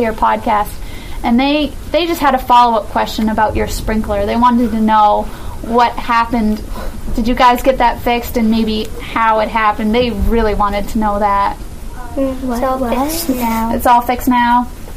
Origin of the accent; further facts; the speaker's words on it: Maine, United States; But we're from kind of near Bangor, if you've ever been to Bangor.